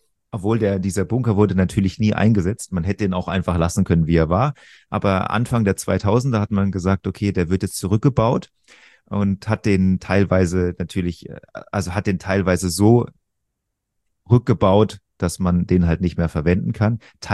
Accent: Rhineland-Palatinate, Germany; ich bin in der Pfalz aufgewachsen.

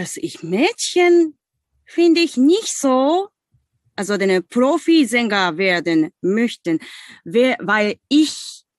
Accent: Osaka, Japan; German is a second language; moved away as an adult; now in Hamburg, Germany; Und ich komme aus Osaka in Japan. Meine Heimat Osaka gibt es neben den Tokio, also Mitte in Japan.

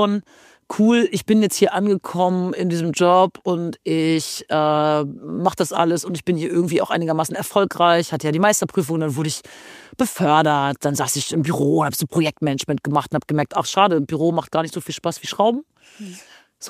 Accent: Jaderberg, Lower Saxony, Germany; also so Jaderberg, Oldenburg, die ganze Ecke, wo ich herkomme, das ist ja keine 2 Stunden entfernt.

